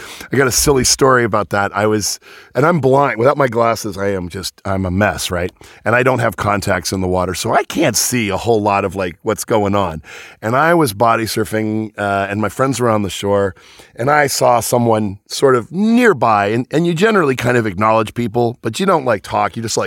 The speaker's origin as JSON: {"language": "English", "town": "Venice", "region": "California", "country": "United States", "tie": "born or raised there", "said": "And like, I'm a Venice boy. I grew up in California where water is scarce."}